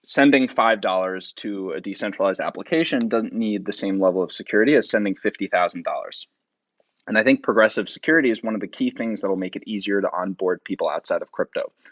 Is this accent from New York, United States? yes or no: yes; New York, United States; I felt almost obligated as a New Yorker to pick one up.